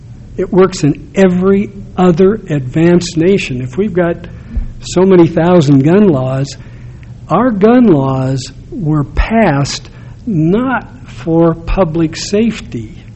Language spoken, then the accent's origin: English; Chicago, Illinois, United States; moved away as an adult; now in Utah, United States; When I came to Utah in 1953, I was raised a Mormon in Chicago, and I thought Utah was some kind of utopian society.